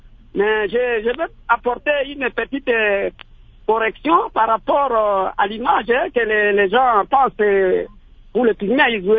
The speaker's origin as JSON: {"language": "French", "town": "Bikoro", "region": "Équateur", "country": "DR Congo", "tie": "born there", "lives_now": "Kinshasa, Democratic Republic of the Congo", "said": "Moi, je suis né chez nous à Bikoro, dans la forêt. Il n'est pas dit que comme je suis à Kinshasa, je dois abandonner la forêt."}